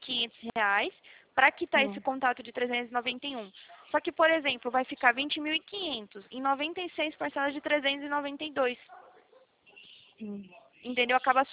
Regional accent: Prudentópolis, Paraná, Brazil; born there; now in Atibaia, Brazil; Eu nasci aí no Paraná, tá? Eu nasci

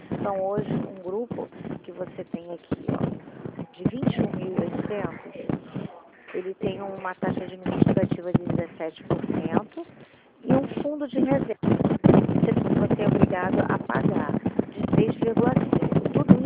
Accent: Rio de Janeiro, Brazil; eu sou aqui do Rio de Janeiro, da Central do Rio, nós ficamos no MEI. Então, eu sou do Rio Meier

